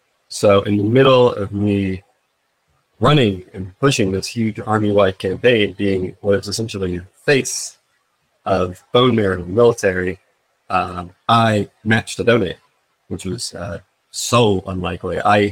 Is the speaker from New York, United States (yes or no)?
no; South Carolina, United States; So they picked Charleston, South Carolina, just at a random, probably just because I'm from South Carolina.